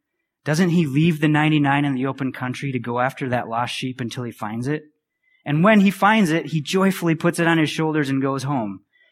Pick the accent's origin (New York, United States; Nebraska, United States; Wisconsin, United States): Wisconsin, United States; You guys know I'm from Wisconsin.